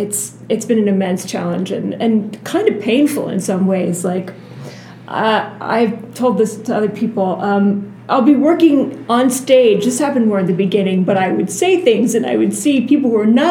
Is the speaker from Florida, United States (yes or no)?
no; Boston, Massachusetts, United States; She's from the Boston area. I am also from the Boston area.